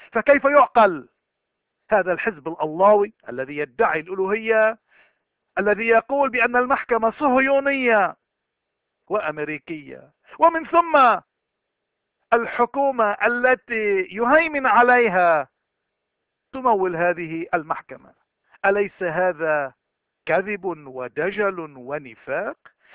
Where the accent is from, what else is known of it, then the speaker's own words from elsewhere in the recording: Lebanon; وتضلنا نفتخر انه نقول نحن لبنانيين.